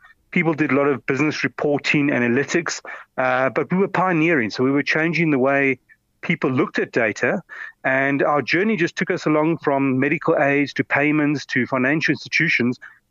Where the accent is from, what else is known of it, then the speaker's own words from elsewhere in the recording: Johannesburg, Gauteng, South Africa; I'm from South Africa. I was born and raised in Johannesburg, educated in Johannesburg, and all my family are South Africans.